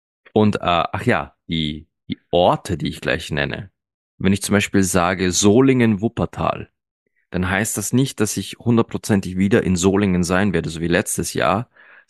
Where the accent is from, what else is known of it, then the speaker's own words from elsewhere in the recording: Austria; Ich bin Österreicher